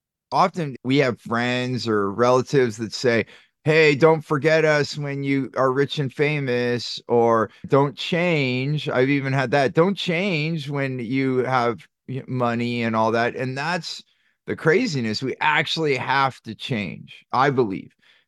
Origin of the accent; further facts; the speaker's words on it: California, United States; there's good things and bad things growing up in Silicon Valley.